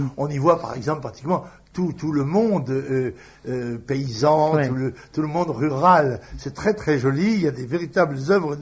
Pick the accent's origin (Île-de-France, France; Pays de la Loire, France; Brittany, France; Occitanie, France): Brittany, France; La Trinité-sur-Mer; je suis né natif, comme on dit, de la Trinité-sur-Mer.